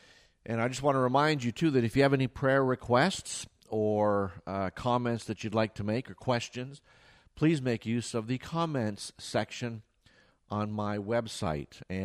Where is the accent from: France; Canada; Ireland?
Canada; now in United States; You know, being born and raised in Canada, winters are long and hard.